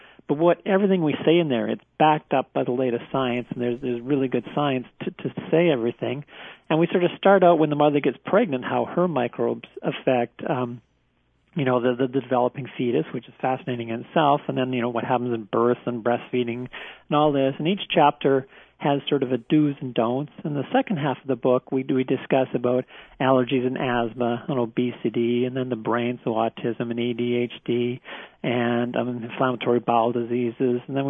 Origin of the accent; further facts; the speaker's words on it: Acreage, Florida, United States; I was raised that way. I was raised in Acreage, and I was an orangutan outside